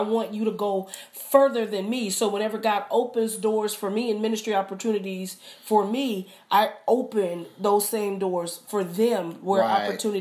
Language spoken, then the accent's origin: English; Dallas, Texas, United States; plus I was born and raised in Dallas. So that I get a chance to see my family and spend time with my mom and my sisters.